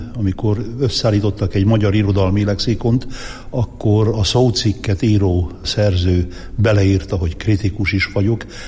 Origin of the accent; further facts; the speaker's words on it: Vylok, Zakarpattia Oblast, Ukraine; Hát így indult az én gyermekkorom Tiszaújlakon, és nem utcába laktunk, hanem a Vásártéren.